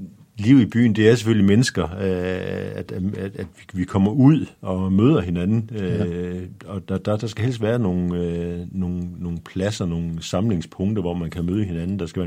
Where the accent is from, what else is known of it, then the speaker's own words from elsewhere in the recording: Skjern, Central Denmark Region, Denmark; also born or lived in Copenhagen; Jeg er født på Nørrebro. Det var ikke så slemt dengang, og vi flyttede herover, da jeg var 3 år. Så jeg vil sige, at jeg er fra Skjern, og om jeg nogensinde flytter fra Skjern, det kan jeg næsten ikke se.